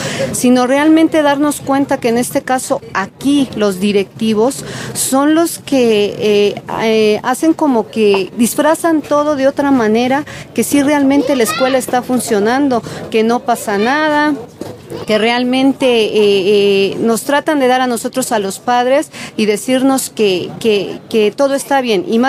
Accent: Iztacalco, Mexico City, Mexico; nosotros venimos de Iztacalco aquí al plantón para apoyar

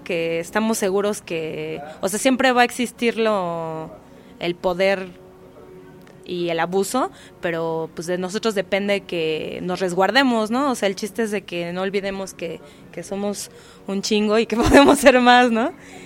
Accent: Mexico City, Mexico; vengo del Distrito Federal

